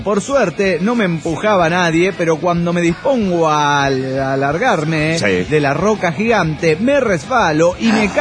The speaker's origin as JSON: {"language": "Spanish", "town": "Orizaba", "region": "Veracruz", "country": "Mexico", "tie": "born or raised there", "said": "ando en mi tierra, Orizaba, ver Orizaba. Ver. Ah, no, Veracruz, claro."}